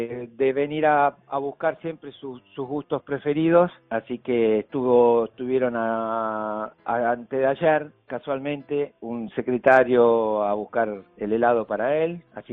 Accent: Argentina; moved away as an adult; now in Italy; como tantos argentinos, y bueno, decidí irme y probar suerte en otro lado, sabiendo, aparte, yo teniendo ya ciudadanía europea, italiana, porque mi madre es italiana, nacida acá, entonces dije, bueno, me iré para Italia

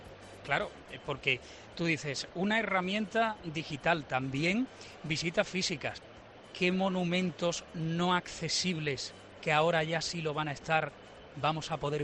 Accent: Community of Madrid, Spain; accent: Madrid; Se me nota el acento madrileño.

